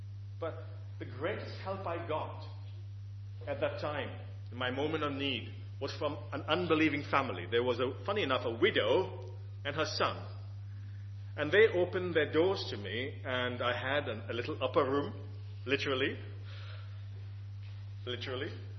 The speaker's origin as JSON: {"language": "English", "region": "Goa", "country": "India", "said": "Although I'm Indian, I'm a Goan, I'm from Goa, I don't speak my lingo, because I was born elsewhere."}